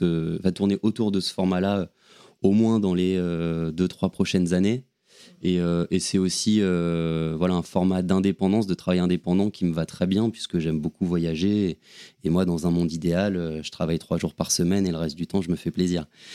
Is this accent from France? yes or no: yes; Paris, Île-de-France, France; je suis parisien, j'ai grandi à Paris et j'étais souvent entouré avec mes potes, machin. Et j'ai déménagé en 2016, je crois, à Aix-en-Provence pour le boulot pendant un an et demi.